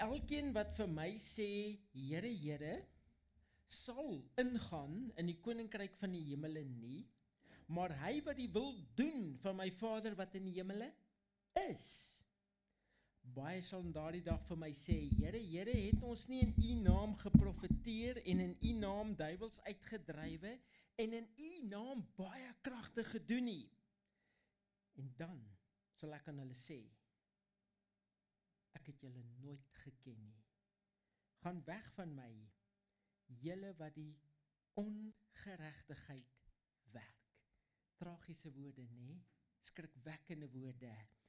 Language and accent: Afrikaans; Machadodorp, Mpumalanga, South Africa; En ek is amper hier groot geword, hier naby. Julle ken Misharudorp? Swan Horse Town en die perd het gevrek dorpie. Dis waar ek vandaan kom. Ek het daar groot geword.